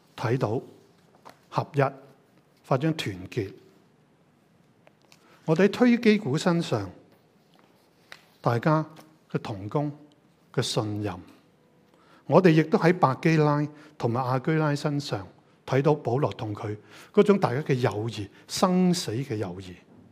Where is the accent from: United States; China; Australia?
China; 我中国人